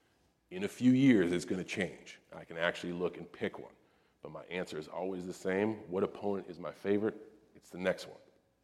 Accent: West Newbury, Massachusetts, United States; I'm from West Newbury, Massachusetts. The population of West Newbury is 2,000 people. You have more people in a high rise than I did in my whole town.

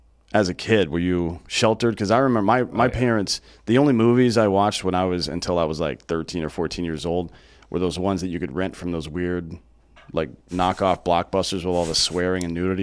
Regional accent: Southeast, United States; I grew up in the Pentecostal church in the Southeast, which is pretty similar, I guess.

